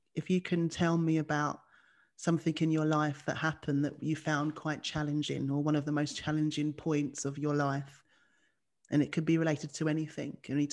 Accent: Mitcham, London, United Kingdom; so I grew up around Mitcham. So I know Fulham quite well.

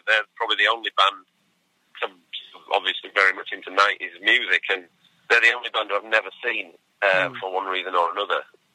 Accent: Barnsley, Yorkshire and the Humber, United Kingdom; So I'm from Yorkshire, Barnsley in Yorkshire, as it happens.

